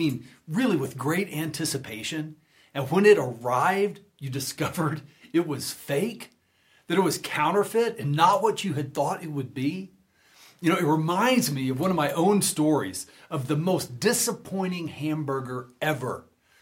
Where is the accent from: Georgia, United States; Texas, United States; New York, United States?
Texas, United States; Growing up in Texas, what I envisioned in my mind was this, right?